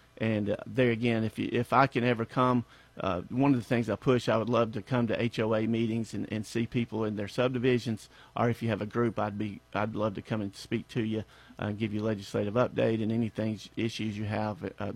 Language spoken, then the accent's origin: English; Georgia, United States; I grew up here in Hall County. I've been here, you know, my family's been here for a very long time.